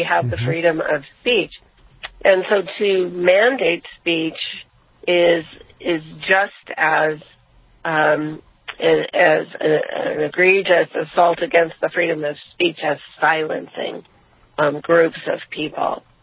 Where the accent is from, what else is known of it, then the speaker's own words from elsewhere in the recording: United States; So, you know, I as an American, am proud to be an American.